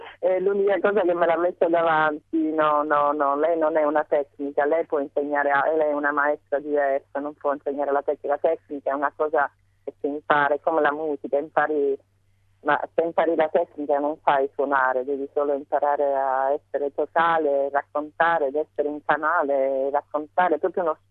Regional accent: India; also born or lived in Sicily; io sono cresciuta in India

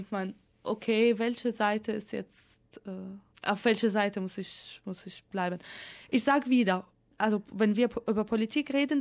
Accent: Syria; now in Germany; ich als Donor, als Syrerin, habe mich in die deutsche Gesellschaft integriert

